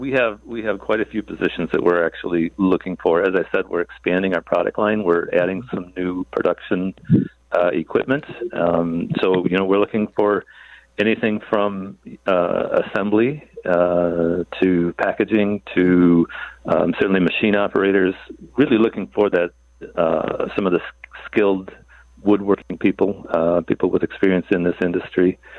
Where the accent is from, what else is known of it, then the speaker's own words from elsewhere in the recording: Clemmons, North Carolina, United States; I'm from Clemens.